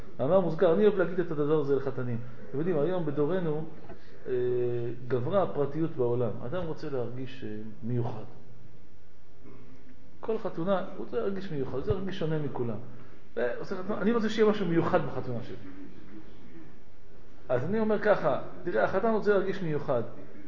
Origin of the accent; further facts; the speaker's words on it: Morocco; אני מרוקאי.